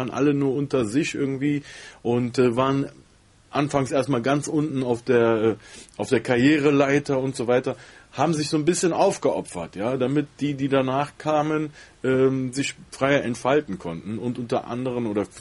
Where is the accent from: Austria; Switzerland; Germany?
Germany; Cologne, North Rhine-Westphalia; meine Heimat ist hier, ich bin Kölner.